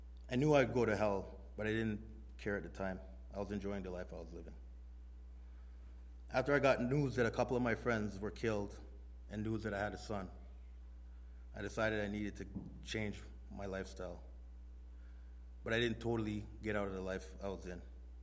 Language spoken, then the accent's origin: English; Scarborough, Ontario, Canada; I'm 40 years old, and I grew up in Scarborough, Ontario. I was born in a loving Christian family, and I went to church every Sunday with my family.